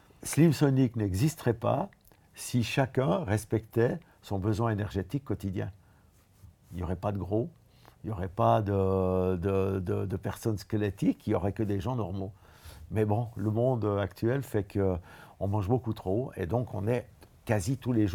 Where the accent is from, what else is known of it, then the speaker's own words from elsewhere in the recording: Switzerland; je viens de la Suisse, donc les skieurs, c'est quelque chose qu'on connaît